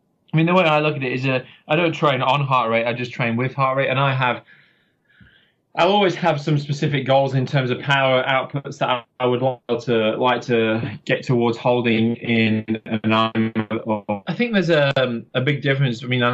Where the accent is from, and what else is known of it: Yorkshire and the Humber, United Kingdom